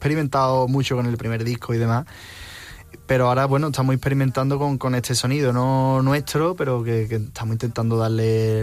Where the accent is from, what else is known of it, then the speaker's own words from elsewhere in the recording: Sanlúcar de Barrameda, Andalusia, Spain; por ejemplo, Sanlúcar de Barrameda, que es de donde yo vengo